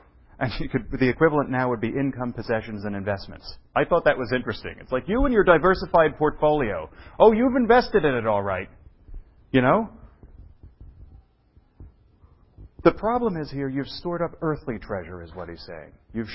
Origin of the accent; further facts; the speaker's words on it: Ireland; we're Irish, some Irish people here.